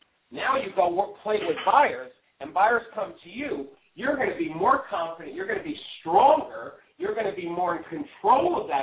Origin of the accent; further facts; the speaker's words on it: New York, United States; I personally, you know, I'm from New York, so going to somebody's house and knocking on the door, you know, I was always worried I'd get shot.